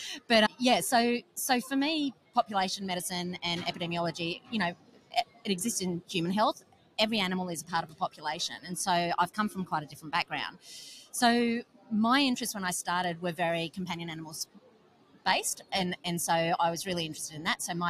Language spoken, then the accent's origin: English; Wagga Wagga, New South Wales, Australia; I am here from Wagga Wagga, sunny Wagga Wagga.